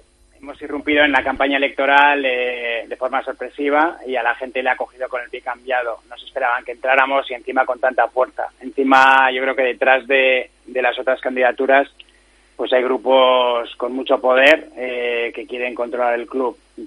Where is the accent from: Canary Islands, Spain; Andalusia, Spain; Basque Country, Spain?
Basque Country, Spain; Bilbao; simplemente lo hice porque soy de Bilbao y no quería ningún conflicto aquí